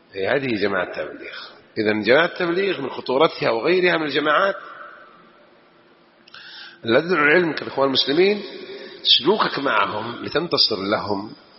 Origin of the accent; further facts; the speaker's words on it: Jeddah, Makkah Province, Saudi Arabia; باللغة الحجازية عندنا في جدة هنا أو المكاوية